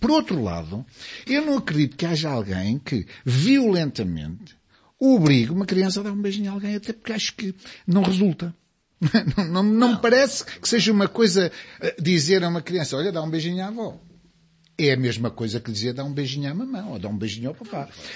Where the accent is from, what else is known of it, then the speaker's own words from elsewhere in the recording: Portugal; na nossa maneira de estar como portugueses